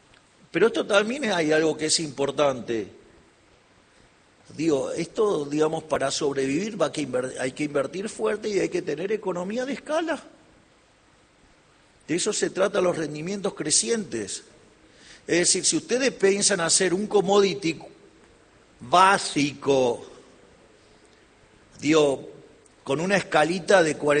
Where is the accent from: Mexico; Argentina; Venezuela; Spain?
Argentina; si como argentinos admiramos